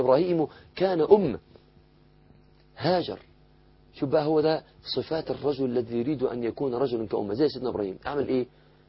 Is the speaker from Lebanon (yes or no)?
no; Egypt; عندنا في مصر كده يلبس الجلابية مزديري